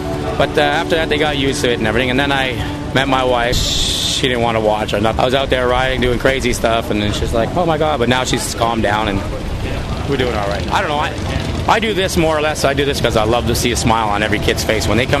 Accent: Montreal, Quebec, Canada; I'm from Montreal, Quebec, Canada.

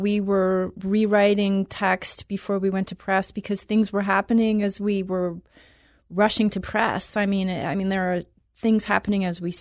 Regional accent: Utah, United States; I grew up in Utah, so I didn't drink much of anything.

